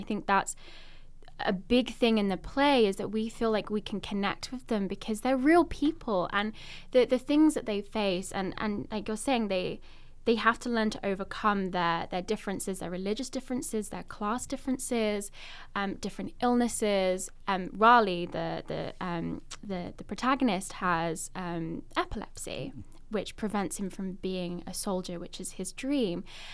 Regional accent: United Kingdom; I am British.

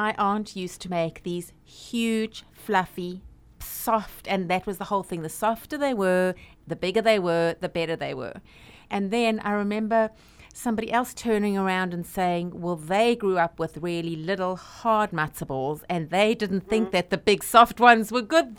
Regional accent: South Africa; Well, I come from South Africa, and I've been cooking since I was 15.

